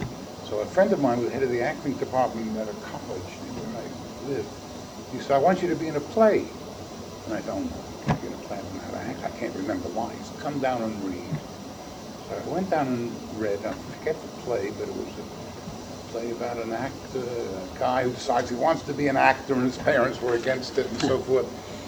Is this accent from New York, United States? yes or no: yes; Brooklyn, New York, United States; I came from Brooklyn and was a tough kid.